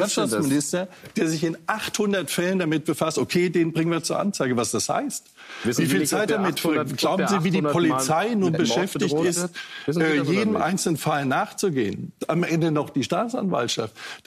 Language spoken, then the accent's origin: German; Frankfurt, Hesse, Germany; Ich meine, ich komme aus Frankfurt.